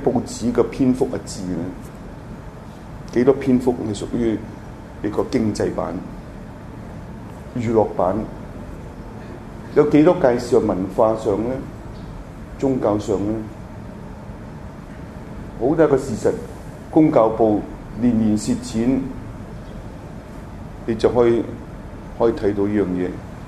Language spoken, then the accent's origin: Cantonese; Hong Kong; 其实我们香港人都是50步笑100步而已